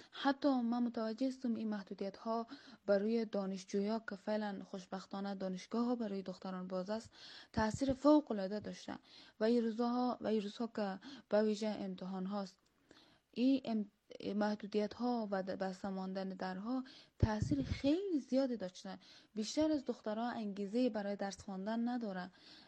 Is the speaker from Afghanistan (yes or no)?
yes; Afghanistan; ما کسایی هستیم که در افغانستان به دنیا آمدیم، هم اینجا بزرگ شدیم